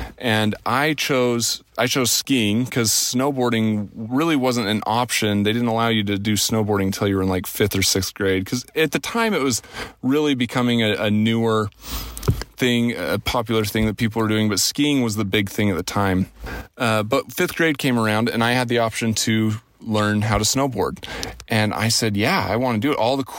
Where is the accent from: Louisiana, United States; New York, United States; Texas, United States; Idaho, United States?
Idaho, United States; where I grew up in Teton Valley, a beautiful area, like I probably mentioned before, but we lived below a ski hill called Targhee, Grand Targhee Ski Resort.